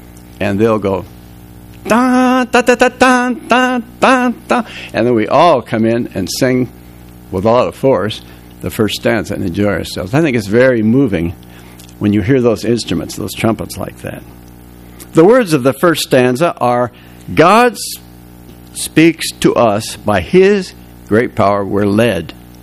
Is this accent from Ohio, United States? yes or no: no; Santa Monica, California, United States; also born or lived in Montana; When I grew up in Santa Monica, I was blessed to have God-fearing parents who practiced what they preached.